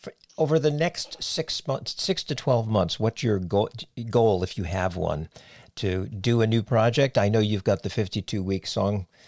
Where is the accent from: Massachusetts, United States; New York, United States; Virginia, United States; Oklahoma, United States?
Massachusetts, United States; Cape Cod; now in Frederick, United States; I grew up on Cape Cod, and I owned surf shops before I moved to Frederick.